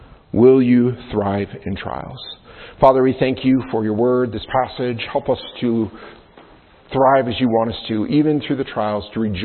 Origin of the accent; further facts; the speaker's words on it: New York, United States; I mean, I grew up around trees in the Adirondacks, like cut down trees and all this.